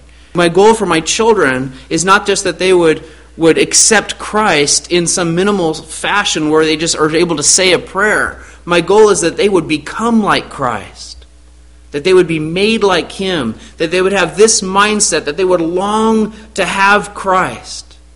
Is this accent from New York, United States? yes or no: no; Arizona, United States; I remember growing up in Arizona, taking our four-wheel drive truck off-road